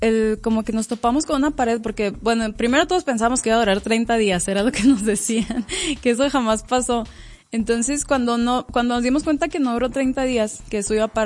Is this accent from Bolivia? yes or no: no; Durango, Mexico; no, somos de Durango